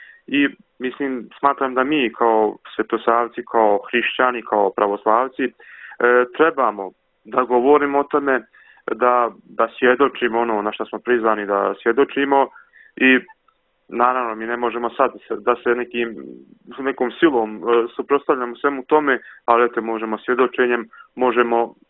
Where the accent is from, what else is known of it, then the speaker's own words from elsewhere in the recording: Virpazar, Bar Municipality, Montenegro; Konkretno kod nas u Virpazaru postoji jedan dan